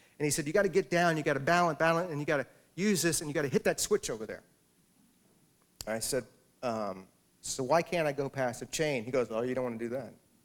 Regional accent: the South, United States; I grew up in the South, so I really cut my sort of literary teeth people like Eudora Welty and Flannery O'Connor

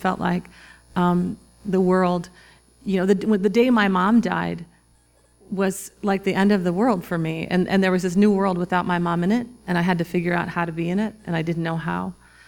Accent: Minnesota, United States; accent: Minnesota; Didn't you hear my Minnesota accent when I said Minnesota? I don't normally have it, but once in a while it comes out.

